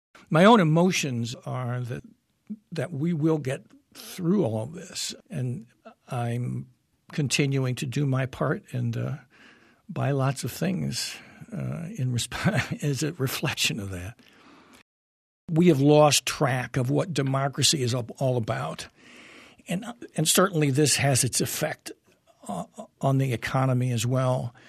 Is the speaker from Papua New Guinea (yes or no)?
no; Granite City, Illinois, United States; born there; I was born on January 20th, 1945, in Granite City, Illinois, a steel mill town in the St. Louis area.